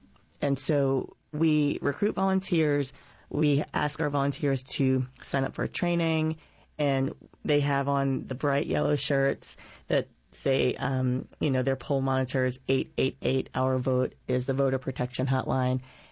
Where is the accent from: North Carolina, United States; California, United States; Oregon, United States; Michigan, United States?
North Carolina, United States; Greensboro; also born or lived in Brooklyn, New York; So I was born in Brooklyn, New York. My parents were both raised in the city, and my dad moved to North Carolina to go to college. He went to Fayetteville State, and we ended up in Greensboro once he graduated.